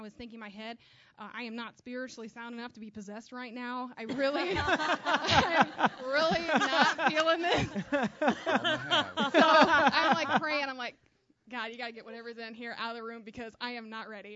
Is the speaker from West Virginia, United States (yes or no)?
no; Iowa, United States; I'm local, so I grew up in Southwest Iowa, and this happened to me when I lived in Malvern at my house.